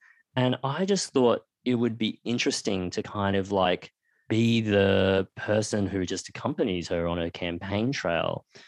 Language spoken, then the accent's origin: English; Australia; born there; And I'll say, I was born in Australia.